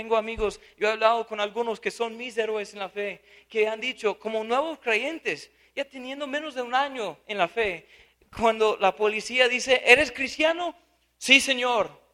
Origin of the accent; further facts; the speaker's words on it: United States; Yo creo que acá en Latinoamérica, igual en mi país, en los Estados Unidos